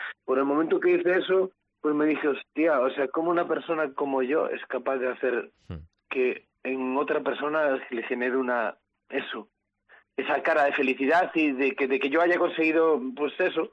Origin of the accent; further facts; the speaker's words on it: Galicia, Spain; hace un año realmente que abrí mi estudio porque quería hacer mi sueño aquí en Galicia, en mi casa, en mi pueblo.